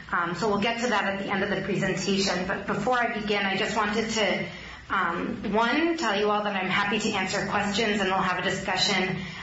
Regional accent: Lincoln, Nebraska, United States; And I was born and raised here in Lincoln and a graduate of the Lincoln Public Schools. And despite not being a WASP, I joke I thought I was a WASP until I was told I had to have a bat mitzvah when I was 13.

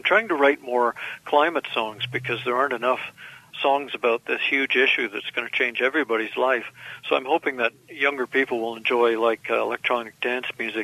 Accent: Canada; as a Canadian, you're always hearing about the States more than Canada.

